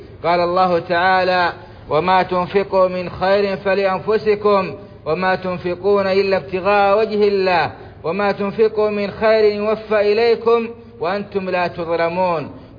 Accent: Saudi Arabia; وأدم على بلادنا السعودية أمنها وإيمانها والخيرات في أرجائها

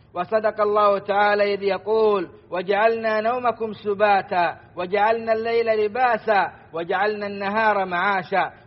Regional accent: Saudi Arabia; اللهم أدم على بلادنا السعودية نعمة الأمن والإيمان

